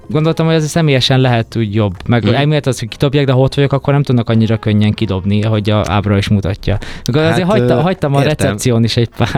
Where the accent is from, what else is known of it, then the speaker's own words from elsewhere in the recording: Hungary; Magyarországról jöttem